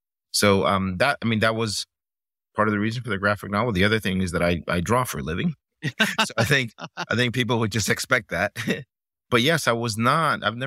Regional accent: Miami, Florida, United States; it's sort of from the time that I left and I grew up in Miami in the 80s, I kept processing these images, like, why did we leave?

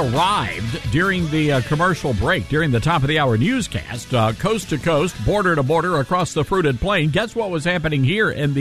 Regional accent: Germantown, Tennessee, United States; Let's go to Murph, our good friend Murph, Germantown, Tennessee, my hometown, KWAM.

